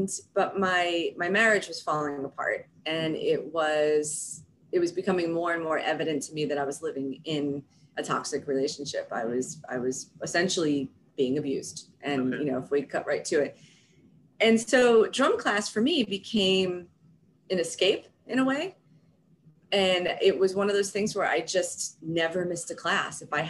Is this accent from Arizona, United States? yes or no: no; New York, United States; I'm from New York originally, and I could not have imagined.